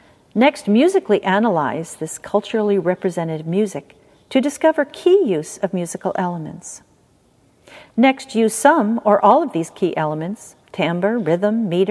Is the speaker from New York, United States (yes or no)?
yes; New York, United States; As a New Yorker, my quick and sharp speaking manner is often misunderstood as rudeness.